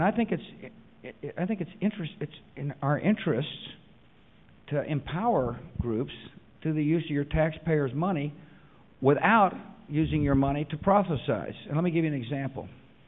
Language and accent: English; Texas, United States; You know, I came from Texas with a set of values, and I'm going to go home with the same set of values